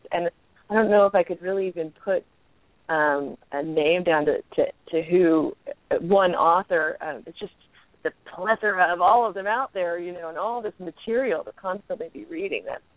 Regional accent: Florida, United States; also born or lived in Oklahoma City; I guess I kind of come from Florida, if anybody comes from Florida. But actually, I was born in Oklahoma City.

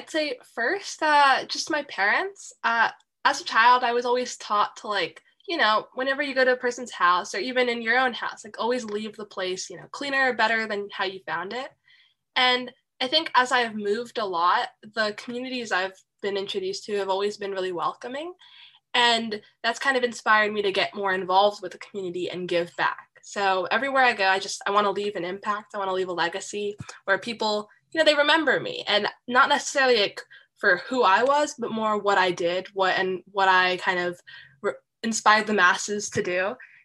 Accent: New Jersey, United States; born there; also born or lived in Illinois; As you mentioned in my bio, I was born in New Jersey and I also lived in Illinois.

